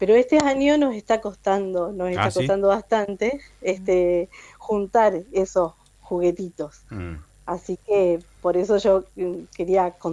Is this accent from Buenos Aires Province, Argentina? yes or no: no; Cerrito, Entre Ríos, Argentina; now in La Picada, Argentina; Yo soy oriunda de Cerrito, pero hace 13 años que estoy trabajando en el Centro de Salud de La Picada. Bueno. Y hace 2 años que la pandemia me trajo a vivir a La Picada.